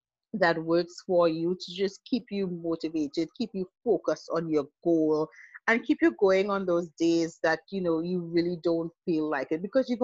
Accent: Trinidad & Tobago; No, I'm from Trinidad and Tobago.

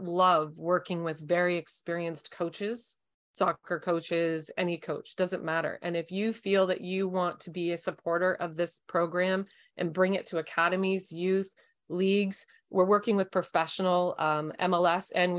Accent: Canada; I am from Canada. I'm a multi-sport athlete. I was raised with brothers.

